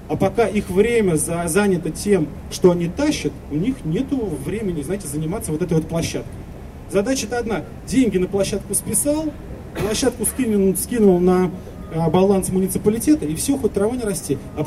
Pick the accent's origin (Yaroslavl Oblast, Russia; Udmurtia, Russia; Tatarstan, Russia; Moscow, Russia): Moscow, Russia; За эти деньги мы себе, москвичи, можем построить действительно европейское качество жизни.